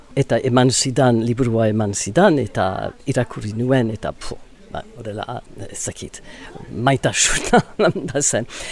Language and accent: Basque; Ciboure, Nouvelle-Aquitaine, France; Basque is a second language; also born or lived in New York, United States; Eta, New Yorken jaio nintzen, baina txikitan zibururra. Joan nintzen, burasoekin, eta haiek Ziburun bizi ziren, urte asko, amar urte, gutxikora bera, eta Ziburuko eskolara joan nintzen, eta gero Amerikara itzuli ginen, eta gero Londresara joan nintzen